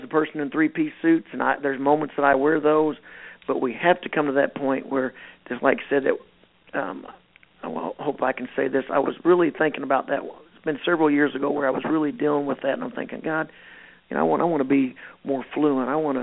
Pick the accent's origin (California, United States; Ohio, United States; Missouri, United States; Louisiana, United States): Missouri, United States; Steelville; I was raised in Steelville, Missouri, you know, just this country boy